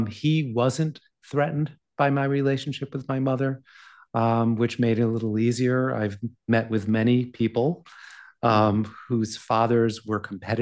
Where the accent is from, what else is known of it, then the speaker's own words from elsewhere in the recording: East Coast, United States; And I grew up in the East Coast in a privileged family